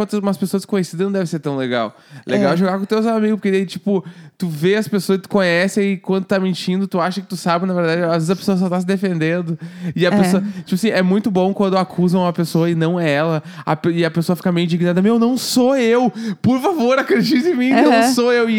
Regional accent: Manaus, Amazonas, Brazil; tenho 25 anos e sou de Manaus.

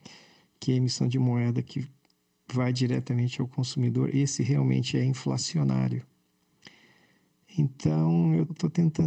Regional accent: Dracena, São Paulo, Brazil; eu sou de Dracena, do interior de São Paulo.

